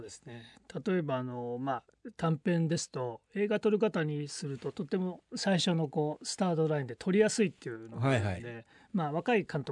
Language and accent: Japanese; Nasu, Tochigi, Japan; 僕も高校の時、あの変な話、黒磯高校だったんですけど、なんで那須の人間はなまってないんだって、逆に変にあの不審がられてましたから